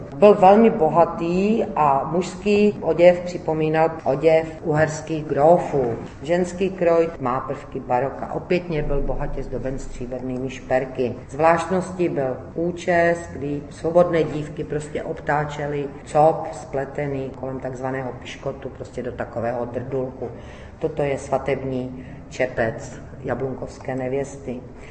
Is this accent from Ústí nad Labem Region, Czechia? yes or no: no; Orlová, Moravian-Silesian Region, Czechia; Pocházím z Orlové, což je asi 35-tisícové město na půli cesty mezi Ostravou a Karvinou.